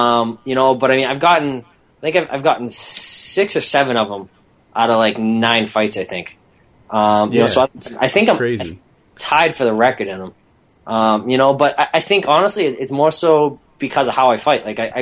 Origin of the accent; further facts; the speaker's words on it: Boston, Massachusetts, United States; I don't know if it's because you know I'm from Boston.